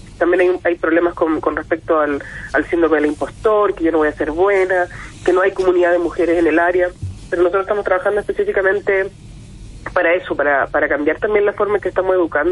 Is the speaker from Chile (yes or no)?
yes; Chile; los innovadores chilenos somos resilientes, que somos importantes